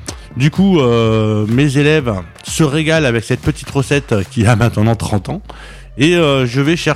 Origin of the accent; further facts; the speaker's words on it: Nice, Provence-Alpes-Côte d'Azur, France; vu que je suis niçois, bien sûr, la dôme niçoise